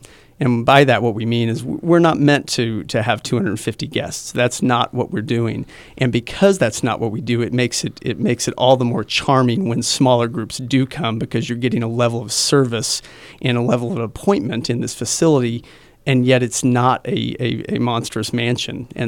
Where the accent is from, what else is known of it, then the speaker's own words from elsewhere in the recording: Wichita, Kansas, United States; I came up here from Wichita to go to K-State and graduated in the early 90s